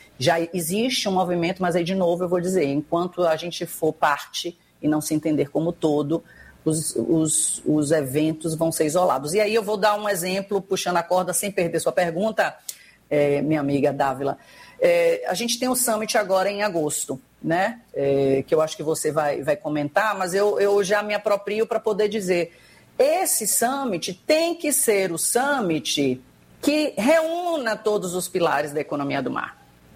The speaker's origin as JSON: {"language": "Portuguese", "region": "Bahia", "country": "Brazil", "said": "eu sou baiana."}